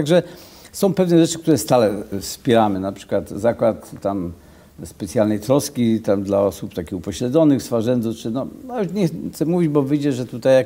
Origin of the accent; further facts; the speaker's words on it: Poznań, Greater Poland Voivodeship, Poland; Znaczy ja w ogóle jestem takim poznaniakiem z dziada pradziada